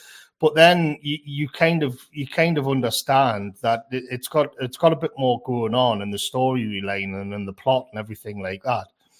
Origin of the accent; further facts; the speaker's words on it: England, United Kingdom; I'm not that familiar with Taco Bell, as an Englishman.